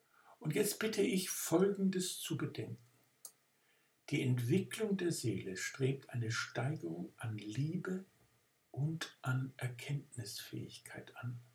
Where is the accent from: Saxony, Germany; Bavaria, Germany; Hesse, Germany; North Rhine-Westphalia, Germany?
Bavaria, Germany; Ich bin in einer Kleinstadt in Franken aufgewachsen, wo keine einzige Bombe gefallen war.